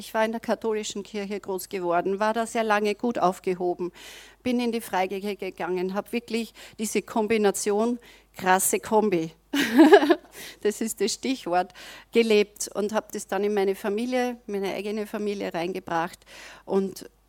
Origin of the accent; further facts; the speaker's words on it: Austria; Ich bin Österreicher, aber auch Deutsche im Herzen.